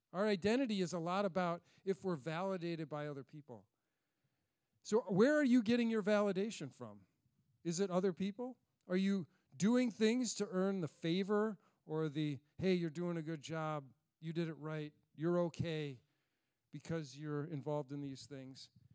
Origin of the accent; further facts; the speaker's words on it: Rhode Island, United States; Maybe it's Rhode Island, right? I'm from Little Rhodey. I'm from South County, from Providence.